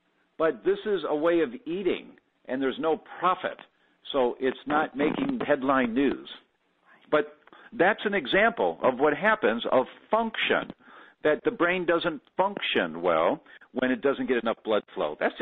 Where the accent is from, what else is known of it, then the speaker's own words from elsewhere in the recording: Midwest, United States; Now, I'm originally from the Midwest, and we know in the Midwest that in the middle of the summer